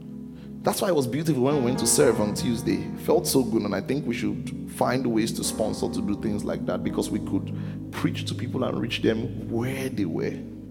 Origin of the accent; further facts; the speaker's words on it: Nigeria; now in Kitchener, Canada; The fact that I came from Nigeria, I did this work here and it has grown